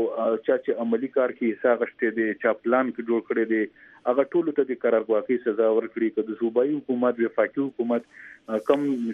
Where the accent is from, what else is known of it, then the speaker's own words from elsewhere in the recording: Pakistan; موږ د پاکستان شهریان یو د دې ملک اوسېدونکي یو